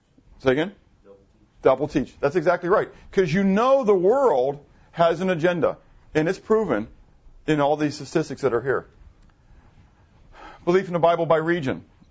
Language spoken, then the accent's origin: English; the North, United States; I was people down here in the South because I'm from what? I'm from the North, right?